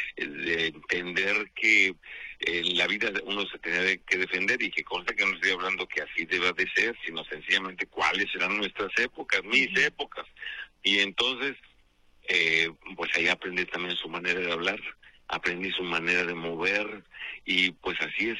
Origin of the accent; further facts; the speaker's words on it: Guadalajara, Jalisco, Mexico; now in Mexico City, Mexico; Yo nací en Guadalajara, como tú ya lo sabes, ahí en el barrio de San Carlos, y muy niño me trajeron a la Ciudad de México, a una colonia que se llama La Nueva Santa María.